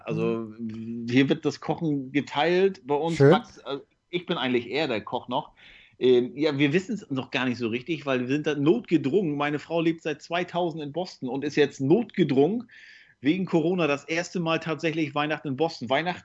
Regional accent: Mecklenburg-Vorpommern, Germany; für jemanden, der auf einem 50 Hektar Bauernhof groß geworden ist in Nordwestmecklenburg

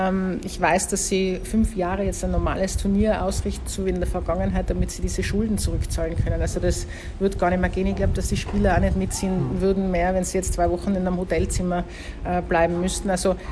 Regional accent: Tyrol, Austria; now in Australia; ich fühle mich natürlich nicht als Australierin, ich liebe Australien und Tirolerin, das kann man nicht mehr ändern, ich glaube, das hört man eh.

